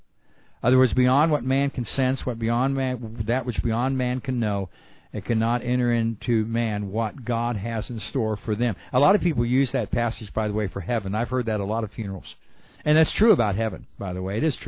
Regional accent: Arizona, United States; look, I was raised in Arizona.

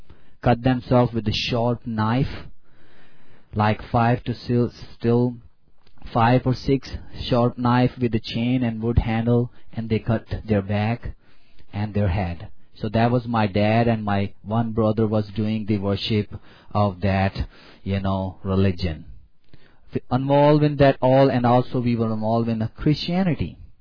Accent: Pakistan; So I was born in Pakistan and lived in Pakistan.

